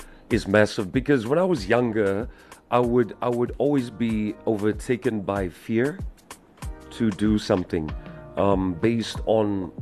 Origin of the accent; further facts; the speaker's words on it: Namalokasi, Central Division, Fiji; I was like, but I was raised in Namalokasi, around the hall.